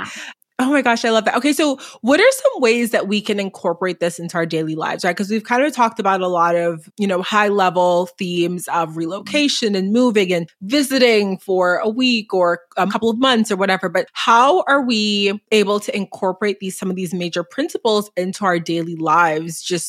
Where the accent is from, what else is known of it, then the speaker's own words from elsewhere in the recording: Boston, Massachusetts, United States; because I grew up in Boston